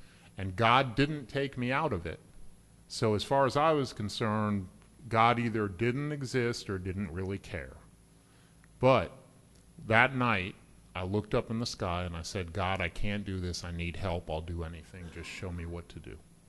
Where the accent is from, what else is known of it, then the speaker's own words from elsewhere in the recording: Amherst, Massachusetts, United States; born there; And I was born in Amherst, Massachusetts, so it really should have, like, attracted me just by my nature, but it didn't.